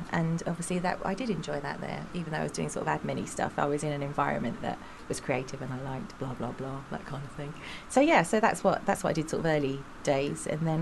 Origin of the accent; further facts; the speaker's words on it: Eltham, London, United Kingdom; I'm from a very working-class background and a council estate in said Eltham.